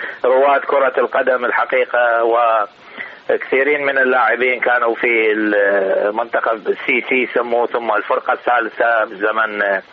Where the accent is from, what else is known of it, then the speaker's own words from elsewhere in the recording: Habbaniyah, Anbar, Iraq; من مواليد 1948 في مدينة الحبانية لواء دليم، سابقا محافظة الأنبار